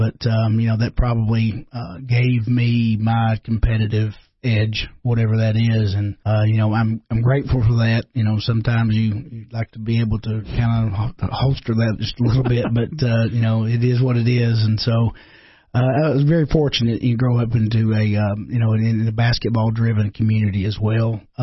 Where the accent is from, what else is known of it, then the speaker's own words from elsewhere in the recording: Kentucky, United States; You know, growing up in Eastern Kentucky, for sure, that's kind of the hotbed for high school basketball